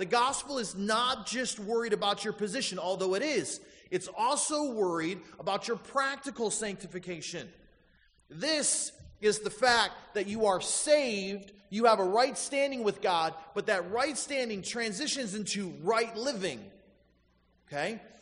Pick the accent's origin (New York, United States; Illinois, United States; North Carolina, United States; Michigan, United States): Michigan, United States; Flint; I grew up in Flint, Michigan, so I cheer for the Detroit teams and in Michigan State.